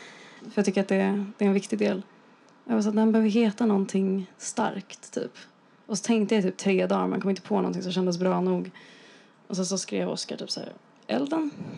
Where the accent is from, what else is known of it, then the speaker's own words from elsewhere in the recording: Stockholm, Stockholm County, Sweden; Ja, ibland skäms jag över att jag är från Stockholm.